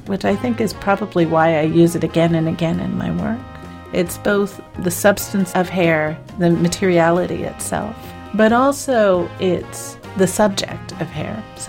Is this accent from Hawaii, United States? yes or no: no; Washington, District of Columbia, United States; And I grew up in Washington, D.C.